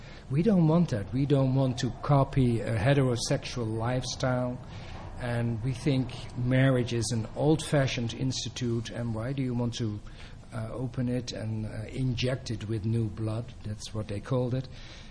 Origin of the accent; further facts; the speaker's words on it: Netherlands; accent: Dutch; English is a second language; I'm sorry for my accent. I'm from the Netherlands. I have a Dutch accent